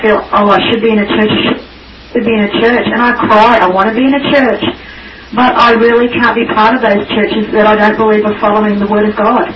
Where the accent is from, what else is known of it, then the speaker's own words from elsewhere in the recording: Australia; I sort of said it in the room, but I just wanted to get up and talk on the mic because I'm an Aussie